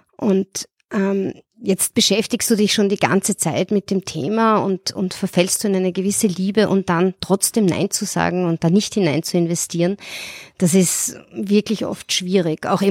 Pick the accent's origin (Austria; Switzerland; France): Austria; Vienna; now in Munich, Germany; Ich bin seit 4 Jahren jetzt in München, aber eigentlich gebürtige Wienerin